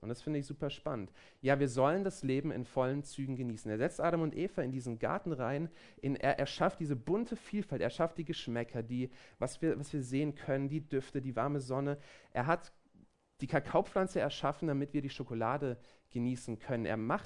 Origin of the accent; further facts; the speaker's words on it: Potsdam, Brandenburg, Germany; ich komme aus Potsdam, da gab es die preußischen Könige.